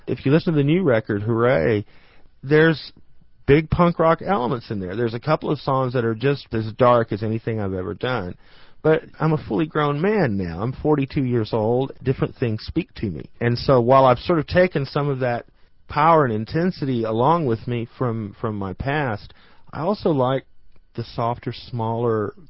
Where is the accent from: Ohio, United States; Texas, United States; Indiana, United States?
Texas, United States; I grew up on the Texas-Mexico border. The high school I went to, for instance, was like 96% Mexican-American. So it was like me and four other white guys. And so I grew up pretty deep in the Mexican culture.